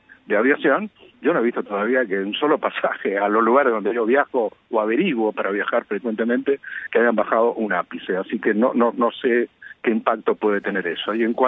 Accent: Cuba; now in United States; soy nativo de Cuba.

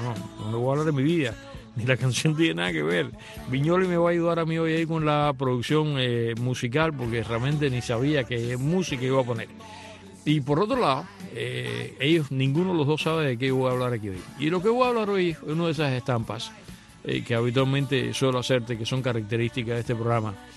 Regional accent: Cuba; moved away; cuando yo me fui de Cuba

